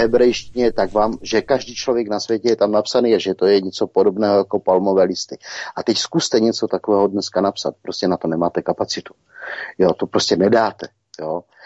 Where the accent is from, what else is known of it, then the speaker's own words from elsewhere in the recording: Moravian-Silesian Region, Czechia; Třeba zrovna já jsem chachar ze Severní Moravy